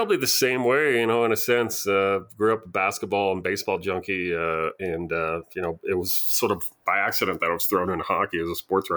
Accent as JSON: {"language": "English", "region": "New Hampshire", "country": "United States", "said": "You know, I'm from New Hampshire, but I grew up with relatives in New York and New Jersey and things like that."}